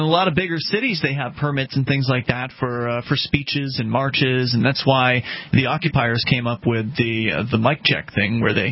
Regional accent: Florida, United States; now in New Hampshire, United States; I am not a New Hampshire native, and Daryl, neither are you. Daryl's originally from Alabama, and I am originally from Florida

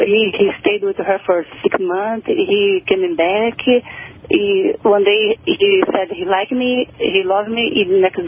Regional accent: Brazil; Brazil, South America.

